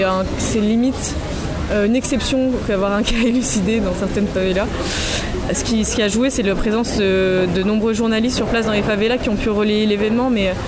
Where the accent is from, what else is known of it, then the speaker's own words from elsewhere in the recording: France; Moi-même, je ne sais pas comment j'aurais pris en tant que Française